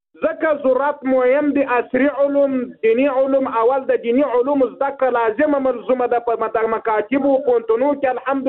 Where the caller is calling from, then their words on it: Helmand, Afghanistan; زه د هلمند میرزنګ وهلی دی